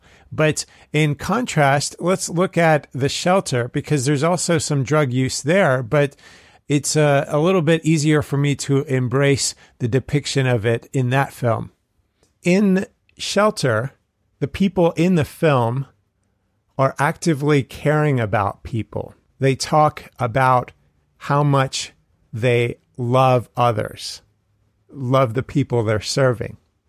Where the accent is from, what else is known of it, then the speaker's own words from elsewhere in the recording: New York, United States; born there; I have some family in Arkansas as well, and I was born in New York.